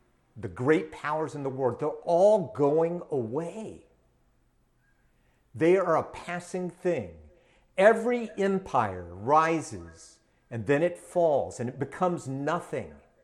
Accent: United States; But as an American, I watched what happened on January 6th

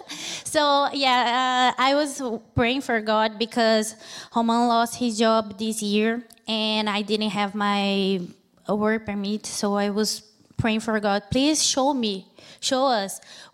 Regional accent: Brazil; English is a second language; now in Vancouver, Canada; I am from Brazil.

